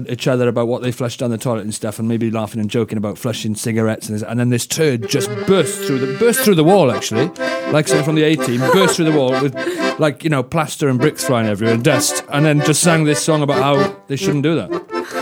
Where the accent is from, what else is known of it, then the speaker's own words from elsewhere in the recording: Wales, United Kingdom; you know, if I'm introduced as Welsh. That's why I usually ask not to be introduced as Welsh, because at least I can manage my own introduction of it at some point.